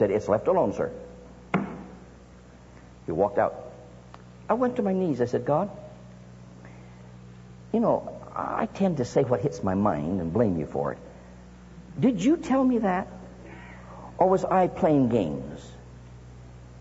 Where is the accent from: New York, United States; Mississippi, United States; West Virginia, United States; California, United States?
California, United States; San Jose; born there; But it was San Jose State playing us, and I was born in San Jose.